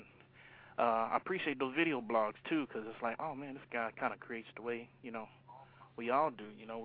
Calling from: Brownwood, Texas, United States; I'm calling from Brownwood, Texas.

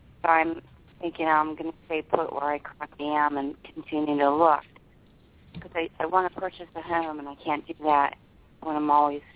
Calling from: New Jersey, United States; I'm in New Jersey.

